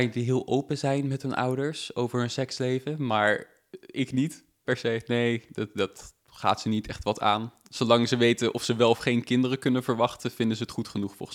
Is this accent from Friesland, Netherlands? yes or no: no; Ede, Gelderland, Netherlands; now in Leiden, Netherlands; ik ben 21. Ik kom uit Ede, maar ik studeer nu in Leiden.